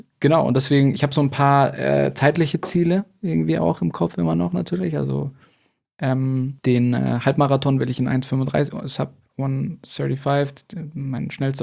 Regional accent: Munich, Bavaria, Germany; ich komme ja aus München

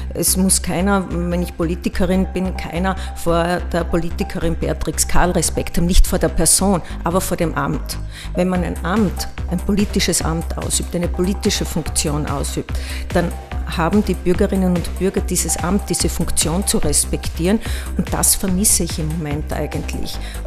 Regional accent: Bad Gleichenberg, Styria, Austria; now in Graz, Austria; würde ich sagen, meine Heimat sind Bad Gleichenberg und Graz. Also ich habe sozusagen 2 Heimaten. Ich komme aus Bad Gleichenberg und lebe in Graz.

